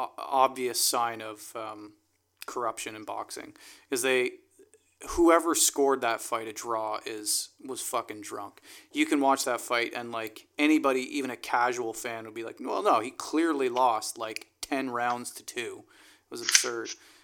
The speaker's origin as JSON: {"language": "English", "town": "Amersfoort", "region": "Utrecht", "country": "Netherlands", "tie": "born or raised there", "said": "Jeffrey and I grew up in Amersfoort."}